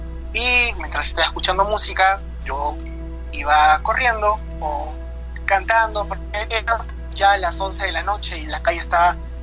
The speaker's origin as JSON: {"language": "Spanish", "town": "Huancayo", "region": "Junín", "country": "Peru", "lives_now": "Lima, Peru", "said": "Yo soy de Perú, resido en Lima, pero soy de Huancayo."}